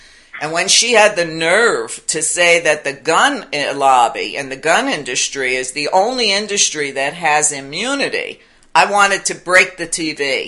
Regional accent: New York City, New York, United States; You know, look, I grew up in New York City. Okay, nobody had guns.

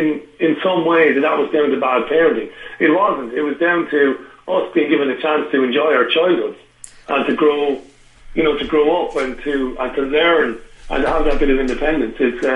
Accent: Waterford, Munster, Ireland; I grew up in Waterford City, but I was on the outskirts. We were just outside the city limits. There was just vast countryside, rural areas.

